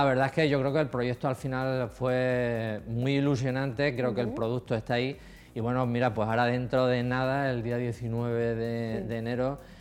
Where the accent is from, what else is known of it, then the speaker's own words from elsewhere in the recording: Montehermoso, Extremadura, Spain; yo soy de Montehermoso, de un pueblo de la provincia de Cáceres